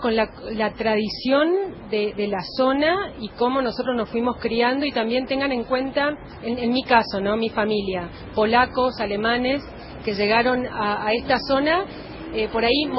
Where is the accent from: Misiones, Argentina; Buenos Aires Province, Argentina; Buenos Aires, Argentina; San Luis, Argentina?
Misiones, Argentina; born there; nací en Misiones, entonces decimos, sí, nacemos tomando mate, y me acuerdo el mate cocido que hacía mi abuela en la chacra